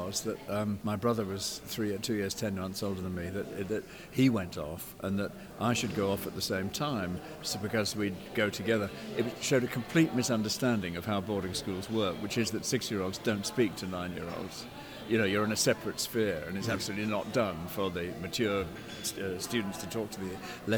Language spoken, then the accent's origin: English; Wimbledon, London, United Kingdom; Well, growing up in Wimbledon, this may be retrospective, but American popular culture was the great thing. There was a Western on television every night.